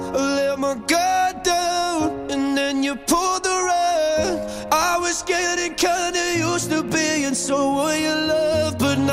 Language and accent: French; France; Le terme montagne russe existe juste chez nous en France